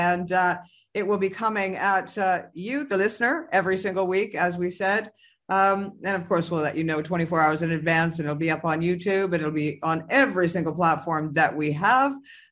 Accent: Canada; my home country in Canada.

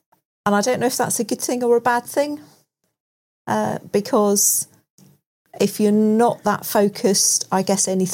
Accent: Newport, South East England, United Kingdom; And I've always lived on the island. So I grew up in the education system. I grew up on a farm. I was really lucky. My parents owned a farm.

